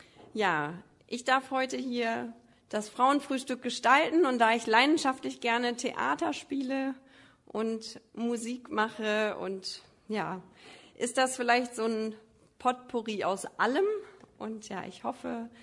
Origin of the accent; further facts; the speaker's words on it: Minden, North Rhine-Westphalia, Germany; now in East Frisia, Germany; Ich komme aus Minden, das liegt in Ostwestfalen und wie kürt platt, wie Brot nicht platt. Also ich bin in Minden, Ostwestfalen geboren und da komme ich her und ja, die Liebe hat mich quasi nach Ostfriesland verschlagen